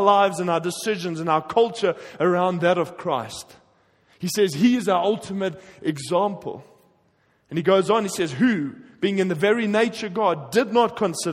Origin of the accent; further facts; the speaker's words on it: Pretoria, Gauteng, South Africa; born there; I was born in Pretoria. I support the Blue Bulls, which is very heavenly. And I like my red meat. I live off red meat. And I'm a South African. I love the bush.